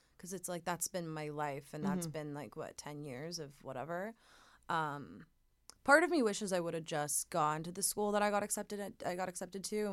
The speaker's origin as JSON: {"language": "English", "town": "Laguna", "region": "California", "country": "United States", "tie": "born or raised there", "said": "despite growing up in Laguna, whatever"}